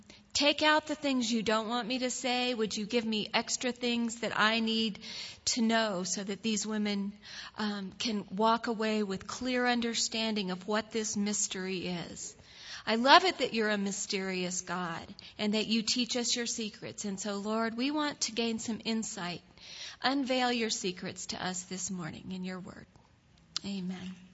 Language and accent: English; Texas, United States; I'm from Texas.